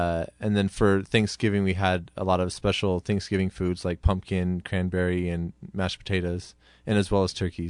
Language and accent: English; Spokane, Washington, United States; I'm originally from Spokane, and my wife is from Brisbane, Australia. But we spent 2 years in Los Angeles being trained, but before that we were in the Seattle area for a few years